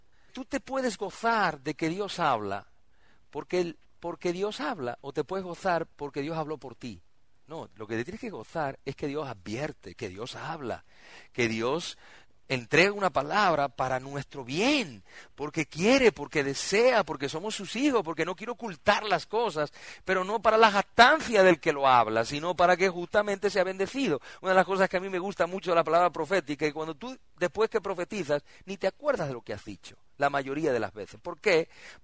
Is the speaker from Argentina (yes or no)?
yes; Argentina; yo me voy allá con mi pueblo allá en Argentina